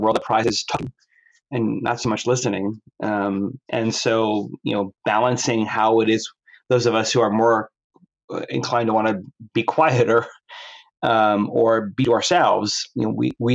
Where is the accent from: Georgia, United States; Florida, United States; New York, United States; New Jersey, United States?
New York, United States; Well, I grew up in New York. So right away, there's a particular context around, you know, size and scale of the world and human achievement and ambition. I grew up in a New York Italian family.